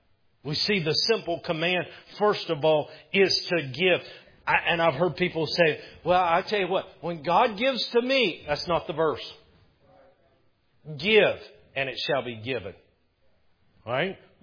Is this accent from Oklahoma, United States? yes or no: no; Powder Springs, Georgia, United States; I grew up in Powder Springs, about 2 hours north of here. I grew up on 26 acres. My grandparents lived right next door.